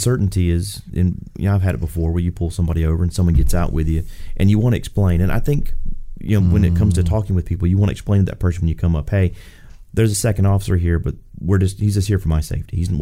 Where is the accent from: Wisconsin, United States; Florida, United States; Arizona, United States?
Florida, United States; I'm actually from South Florida, so if I could follow my Hurricanes around, I'd be happy.